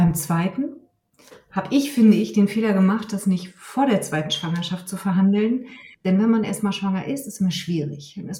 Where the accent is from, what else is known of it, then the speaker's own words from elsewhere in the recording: Rostock, Mecklenburg-Vorpommern, Germany; born there; Ich bin gebürtige Rostockerin.